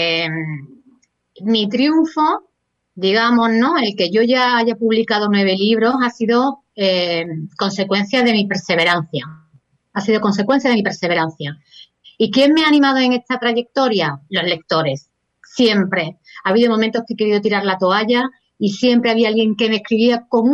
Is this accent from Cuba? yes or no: no; Uruguay; Que afortunadamente lo recupera Uruguay y eso pues hizo que se publicase después en mi país, ¿no?